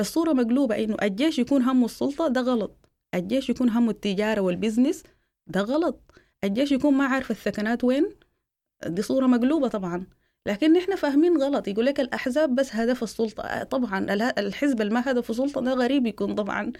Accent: Sudan; لكن أنا بحب إنه أعترف إنه نحن غلطانين كسودانيين ومنحتاج نعترف بالحاجة دي عشان نقدر نصلحها ونمشي لقدام.

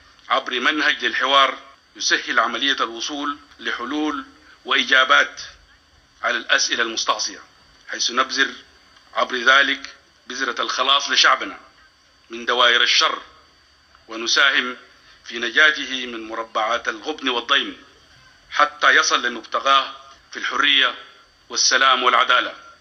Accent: Sudan; لكننا نريد أن نرسل رسالة لكل العالم، مفادها أننا كسودانيين قادرين على حل قضايانا

